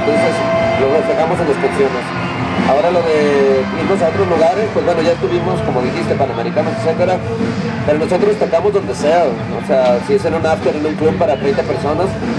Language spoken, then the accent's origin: Spanish; Tijuana, Baja California, Mexico; Nosotros como músicos, pues bueno, venimos de Tijuana, que también ha tenido su situación.